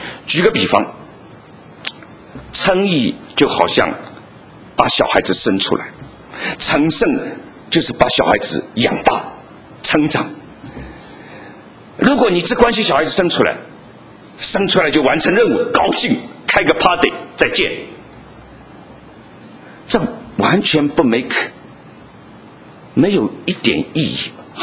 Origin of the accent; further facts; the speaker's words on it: China; 我们在中国长大，我们讲国语，我们讲普通话，是很自然的，